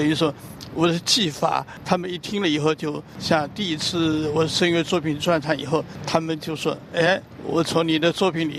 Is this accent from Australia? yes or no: no; China; now in France; 再伟大的音乐家活回来，我就说他写我们中国的东西写不出来的。